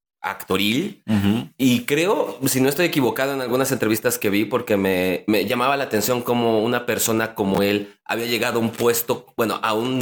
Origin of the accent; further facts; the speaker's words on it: Mexico City, Mexico; accent: chilango; así como los mexicanos de la Ciudad de México decimos que no tenemos acento